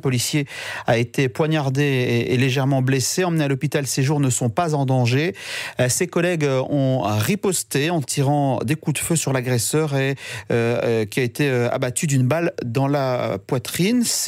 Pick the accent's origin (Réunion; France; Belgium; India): Belgium; qui est chez nous en Belgique